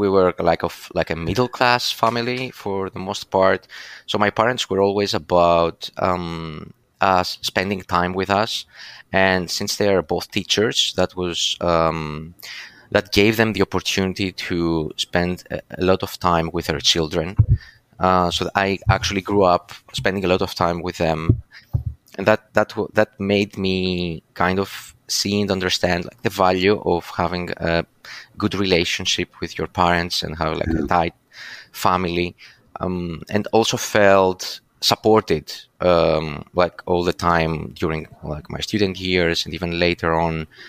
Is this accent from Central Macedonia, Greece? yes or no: no; Chania, Crete, Greece; So I grew up in Chania. It's like a small town, I'd say, in the western part of Crete. I grew up with my parents and my brother